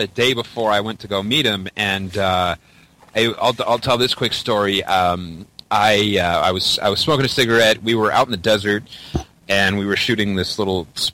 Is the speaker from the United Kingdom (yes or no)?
no; Mississauga, Ontario, Canada; I hear you're a fellow Canuck, and he's like, yeah, and I say, cool, me too, man. I'm from Mississauga